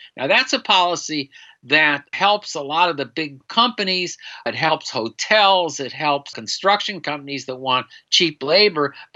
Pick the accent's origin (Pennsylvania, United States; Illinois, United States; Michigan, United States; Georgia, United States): Illinois, United States; Chicago; And I grew up in Chicago in a climate where people were afraid